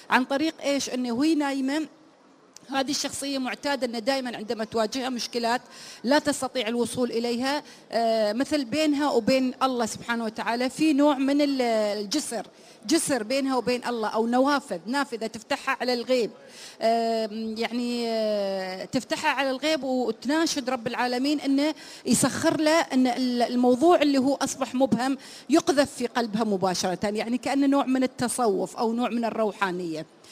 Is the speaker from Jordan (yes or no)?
no; United Arab Emirates; لكن نحن عندنا في الإمارات